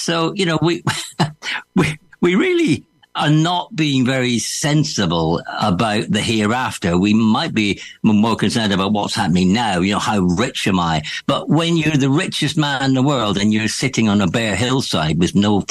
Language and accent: English; Scotland, United Kingdom; And when I was growing up in Scotland, which is not renowned for being a terribly hot place